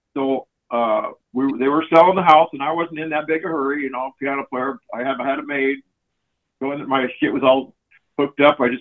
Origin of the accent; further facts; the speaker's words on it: Deadwood, South Dakota, United States; born there; I was born in Deadwood.